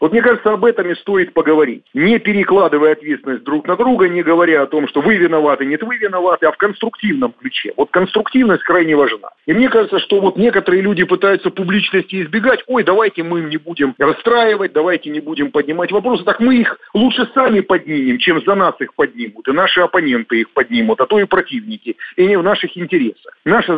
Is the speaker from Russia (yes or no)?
yes; Rostov Oblast, Russia; Я сам выходец из Ростовской области.